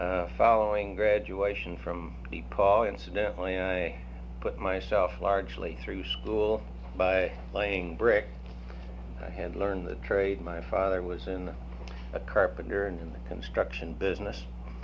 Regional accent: Huntington, Indiana, United States; also born or lived in Oklahoma; I was born in Texoma, Oklahoma, but I only was there a few months. My parents came back to Huntington, Indiana. I grew up in Huntington, graduated from Huntington High School.

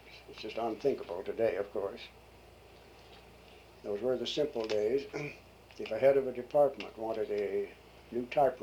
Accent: Bloomington, Indiana, United States; I was born in Bloomington, Indiana, and went to the high school there and to the university for my undergraduate work.

